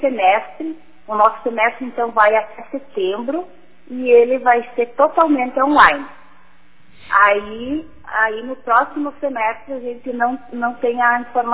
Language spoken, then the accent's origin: Portuguese; Alpestre, Rio Grande do Sul, Brazil; Eu sou natural de Alpestre